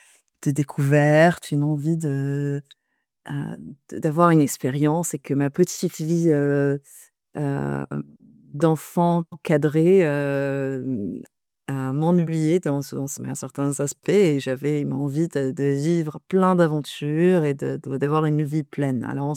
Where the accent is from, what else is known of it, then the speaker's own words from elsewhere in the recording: Rabat, Rabat-Salé-Kénitra, Morocco; j'ai grandi au Maroc, à Rabat. Pour ceux qui connaissent le Maroc, je suis Rabati.